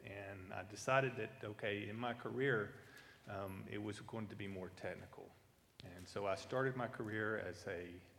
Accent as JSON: {"language": "English", "region": "Texas", "country": "United States", "said": "And I was from Texas, and that just ain't gonna happen."}